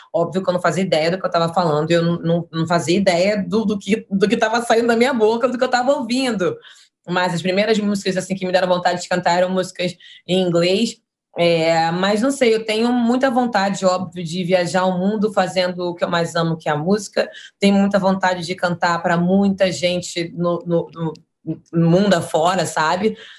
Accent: Rio de Janeiro, Brazil; Eu sou da Zona Norte do Rio de Janeiro, de Olaria

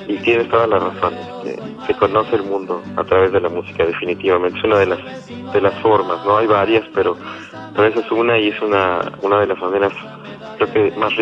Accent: Mexico City, Mexico; born there; yo nací en la Ciudad de México. Yo soy capitalino, igual que mi hermano, ya nacimos en la Ciudad de México, pero bueno, pues mi sangre toda es del mar, es de lo que le llaman la Huasteca

